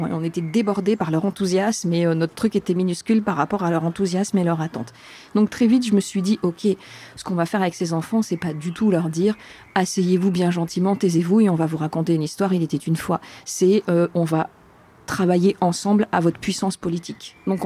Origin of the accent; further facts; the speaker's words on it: Clermont-Ferrand, Auvergne-Rhône-Alpes, France; je viens de Clermont-Ferrand en France.